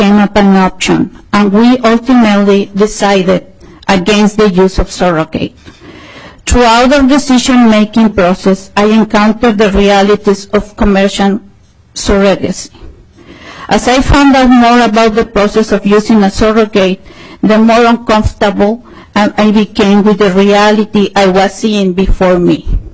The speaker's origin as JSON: {"language": "English", "country": "Mexico", "moved": "yes", "lives_now": "Eden Prairie, United States", "said": "I'm originally from Mexico and currently reside in Eden Prairie. My husband and I moved to North Dakota in 1998"}